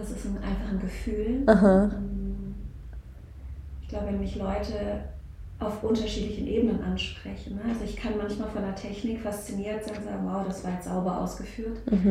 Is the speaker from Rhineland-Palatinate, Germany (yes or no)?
yes; Rhineland-Palatinate, Germany; now in Berlin, Germany; ich komme ja nicht aus Berlin, sondern da aus Rheinland-Pfalz.